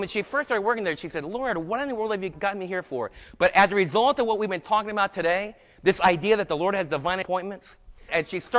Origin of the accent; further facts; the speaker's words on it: New Jersey, United States; also born or lived in New York; somebody else was from Texas, and I was from New Jersey and New York.